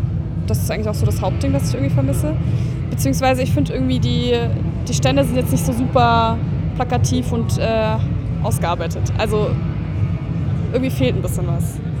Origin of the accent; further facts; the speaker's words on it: Karlsruhe, Baden-Württemberg, Germany; born there; Bin auch gebürtige Karlsruherin, deswegen kenne ich so ein bisschen die Kulturszene in Karlsruhe.